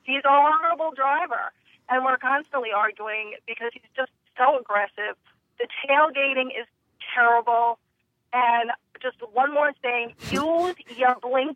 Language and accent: English; New York, United States; But I have to tell you, I'm a New Yorker like your previous caller.